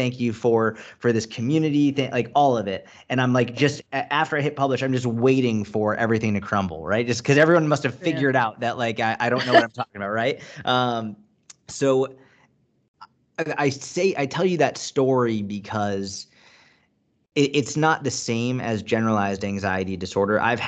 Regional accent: Massachusetts, United States; We grew up outside of Boston

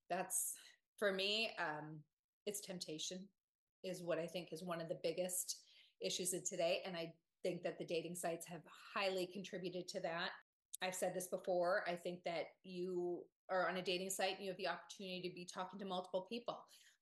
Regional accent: Dallas, Texas, United States; Shout out to Dallas. That's my hometown. That's where I moved from.

